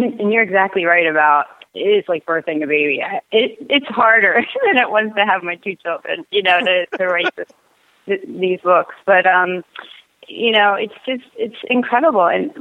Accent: Philadelphia, Pennsylvania, United States; And I'm also from the Philadelphia area originally.

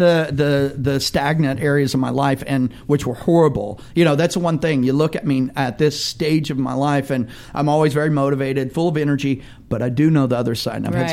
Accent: Oklahoma, United States; I grew up in Oklahoma, so I was around all the five civilized tribes.

